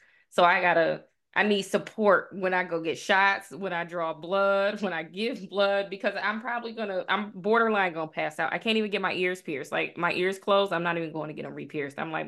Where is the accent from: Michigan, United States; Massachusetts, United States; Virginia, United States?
Michigan, United States; accent: Michigan; And look at my Michigan accent coming out.